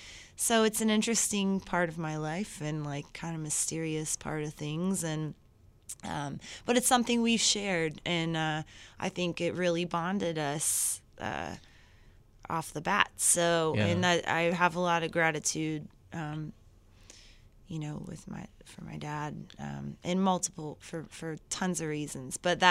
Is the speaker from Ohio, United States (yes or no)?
no; Nashville, Tennessee, United States; But I think a big part of that is growing up in Nashville mm-hmm. and that just being part of who I am. I'm Southern